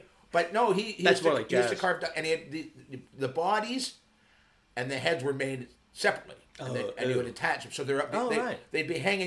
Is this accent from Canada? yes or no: yes; Canada; Don't we all? We're Canadian.